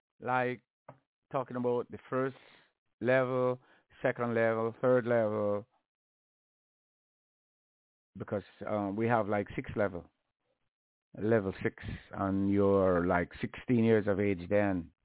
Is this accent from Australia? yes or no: no; Saint Catherine Parish, Jamaica; born there; Specifically, I was born in Jamaica, St. Catherine Parish.